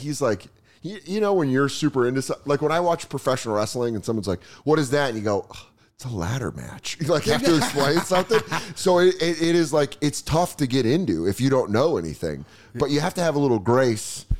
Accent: Colorado, United States; I was kind of into the Avs in 96 and 01, growing up in Colorado, but didn't stick with it.

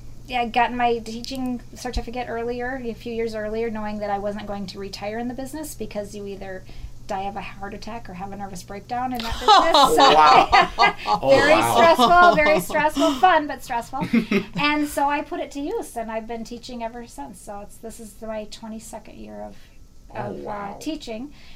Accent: South Dakota, United States; I went to school in South Dakota State University, because I grew up in the Black Hills, and came to Minneapolis

